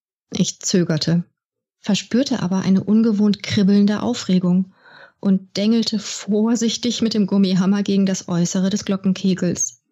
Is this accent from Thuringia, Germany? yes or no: no; Bremerhaven, Bremen, Germany; born there; Ich bin in Bremerhaven geboren, also quasi an der Nordseeküste.